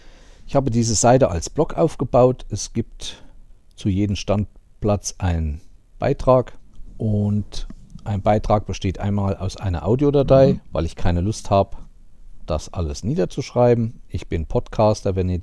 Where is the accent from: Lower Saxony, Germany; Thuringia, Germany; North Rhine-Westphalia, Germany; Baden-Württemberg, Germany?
Thuringia, Germany; Schmalkalden; Das ist einmal in meinem Heimatort Schmalkalden.